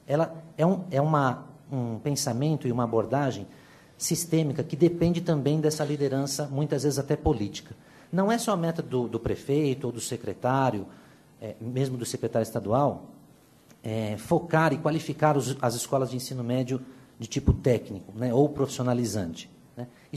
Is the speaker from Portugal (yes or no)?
no; São Paulo, Brazil; lá de onde eu venho, do Grande ABC, que é o complexo industriário automobilístico